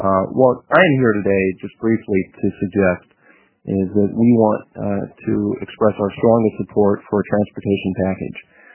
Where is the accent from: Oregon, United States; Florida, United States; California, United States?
Oregon, United States; Redmond; But I grew up in Redmond, Oregon, so I'm a little bit familiar with some of the problems that the cities face.